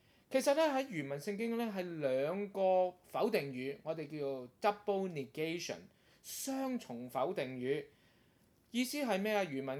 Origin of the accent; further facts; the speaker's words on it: Guangdong, China; 我就諗起一句説話，就係我哋廣東人成日都講啊